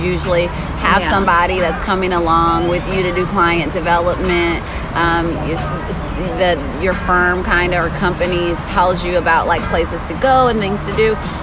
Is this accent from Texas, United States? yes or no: yes; Houston, Texas, United States; I'm from Houston.